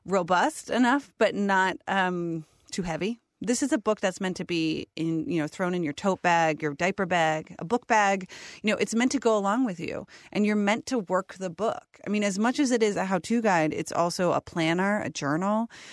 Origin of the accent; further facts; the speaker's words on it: Ohio, United States; now in Washington, D.C., United States; currently living in Washington, D.C. I was born and raised here in Ohio.